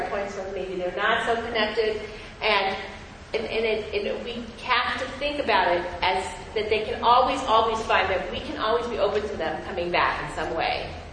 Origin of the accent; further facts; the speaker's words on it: Los Angeles, California, United States; I grew up in Los Angeles, but there's not that many people left in Los Angeles.